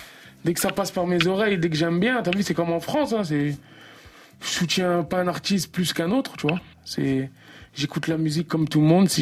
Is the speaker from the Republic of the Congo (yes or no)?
yes; Republic of the Congo; also born or lived in Kinshasa, DR Congo; Mes origines, t'as vu? Je viens du Congo-Brazzaville et Kinshasa, les deux